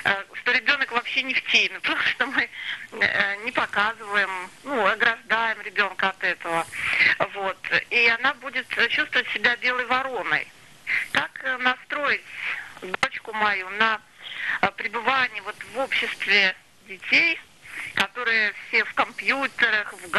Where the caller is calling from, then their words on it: Krasnoye Selo, Saint Petersburg, Russia; Я из Красного села. Санкт-Петербург.